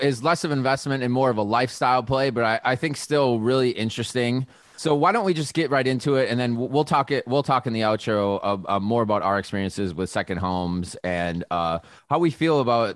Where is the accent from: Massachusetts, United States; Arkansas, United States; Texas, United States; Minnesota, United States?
Minnesota, United States; now in California, United States; I mean, I equate when I grew up in Minnesota and you could equate what was going on outside.